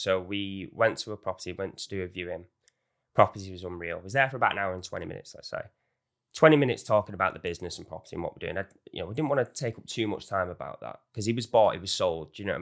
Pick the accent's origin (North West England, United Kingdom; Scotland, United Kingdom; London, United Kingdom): North West England, United Kingdom; Salford; kind of helps being from the area because I grew up in Salford and that's where it was.